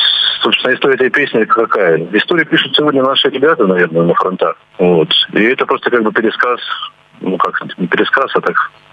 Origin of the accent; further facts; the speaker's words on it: Rostov-on-Don, Rostov Oblast, Russia; Я как бы сам родом из Ростова-на-Дону, скажем так. И мне близка казачья тема.